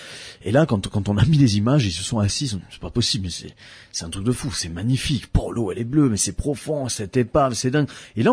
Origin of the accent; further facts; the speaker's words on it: Calvi, Corsica, France; Je suis de Calvi, ouais.